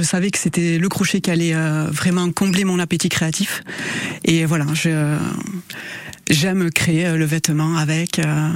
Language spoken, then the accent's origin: French; Irissarry, Nouvelle-Aquitaine, France; moved away as an adult; Alors oui, j'ai grandi à Irisari.